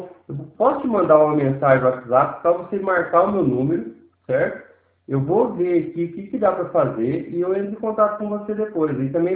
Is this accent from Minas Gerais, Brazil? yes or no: no; Cornélio Procópio, Paraná, Brazil; eu sou daqui de Cornélio Procópio